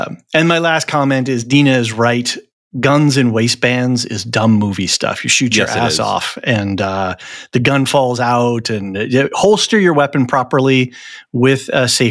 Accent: Seattle, Washington, United States; Like I was really working out because I'm from Seattle.

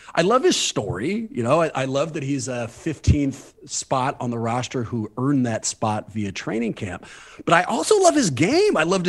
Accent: Oakland, California, United States; but I'm an East Bay kid, born and raised in Oakland.

